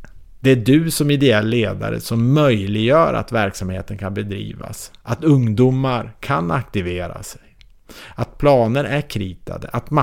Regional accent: Umeå, Västerbotten County, Sweden; Jag är uppvuxen i Umeå

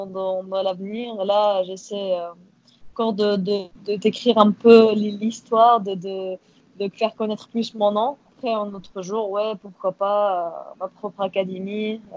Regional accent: Tunisia; je viens de la Tunisie, on n'a pas beaucoup de moyens là-bas

